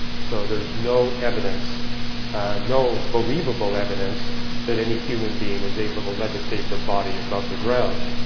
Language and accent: English; Canada; And I remember growing up in Canada, a friend of mine actually had one of these beaver coats